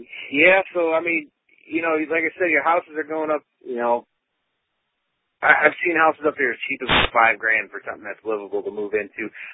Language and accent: English; Milwaukee, Wisconsin, United States; I grew up in Milwaukee and skied all my life up in the UP